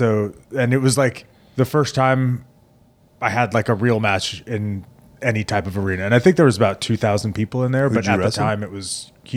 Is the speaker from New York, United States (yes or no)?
yes; Plainview, New York, United States; So I grew up in Plainview, which is like kind of smack dab in the middle of Long Island.